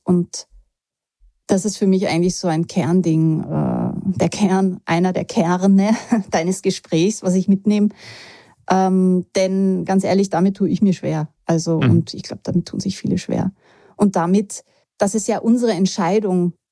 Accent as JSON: {"language": "German", "country": "Germany", "lives_now": "Austria", "said": "ich bin ja ursprünglich aus Deutschland"}